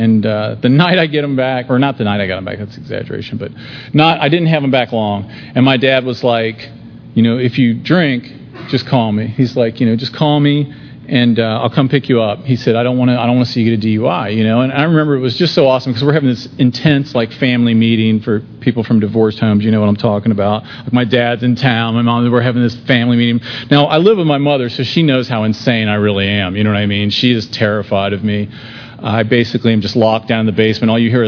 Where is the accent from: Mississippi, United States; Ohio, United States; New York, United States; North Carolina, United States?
Ohio, United States; Loveland; I grew up in Loveland, Ohio, which is a suburb of Cincinnati, and it's kind of like Lakeland, I guess.